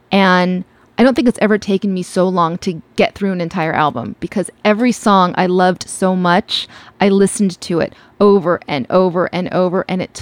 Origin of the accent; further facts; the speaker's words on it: Los Angeles, California, United States; I grew up here in Los Angeles, and we had KNAC, which was, you know, the ultimate metal station.